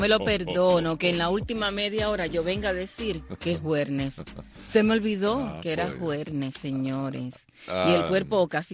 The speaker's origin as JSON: {"language": "Spanish", "country": "Cuba", "said": "Porque si no soy cubana, esas no son cubanas."}